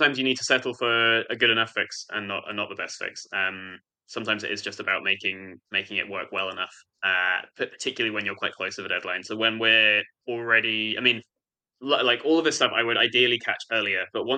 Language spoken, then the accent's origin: English; United Kingdom; So I, you know, being British and working with a lot of Americans